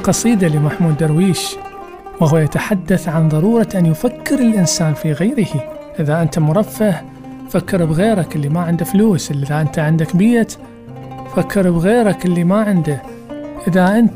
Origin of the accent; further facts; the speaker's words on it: Sulaymaniyah, Sulaymaniyah Governorate, Iraq; السليمانية مدينتي مثلا